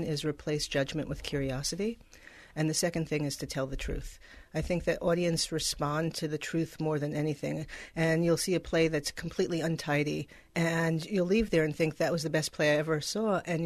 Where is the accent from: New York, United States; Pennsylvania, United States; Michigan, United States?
New York, United States; New York City; Well, I grew up in New York City